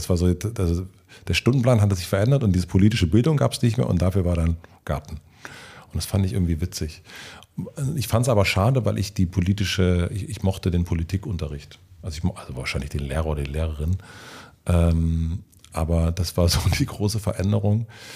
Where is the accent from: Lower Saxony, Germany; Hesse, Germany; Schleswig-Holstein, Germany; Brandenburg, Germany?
Brandenburg, Germany; Gröden; Der Ort, wo ich groß geworden bin, das heißt Gröden, ist so ein ganz so ein Dorf im Grunde.